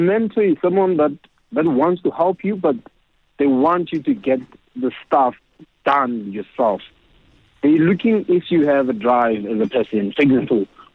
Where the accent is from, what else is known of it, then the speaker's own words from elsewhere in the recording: Cape Town, Western Cape, South Africa; I was born and raised in a township in Cape Town called Khayelitsha.